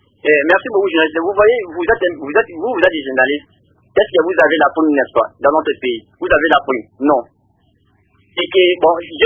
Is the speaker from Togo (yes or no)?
no; DR Congo; étant que je suis congolais aussi, en fait je suis étudiant